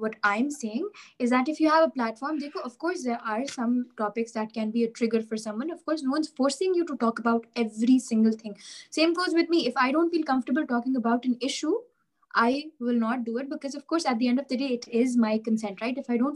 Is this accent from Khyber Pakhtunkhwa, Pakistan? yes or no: yes; Peshawar, Khyber Pakhtunkhwa, Pakistan; I am from KPK. I am from Peshawar. I come from, I'm from a Pathan background.